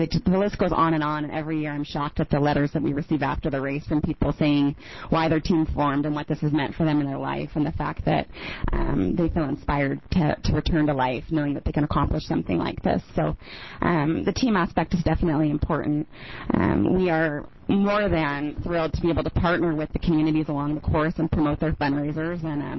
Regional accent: Portland, Oregon, United States; I'm from Portland on behalf of Hood to Coast today.

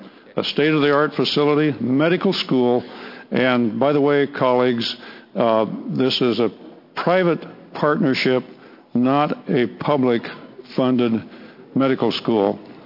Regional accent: Lebanon, Oregon, United States; It's an especially great day for my hometown, Lebanon, Oregon, and Samaritan Health Services.

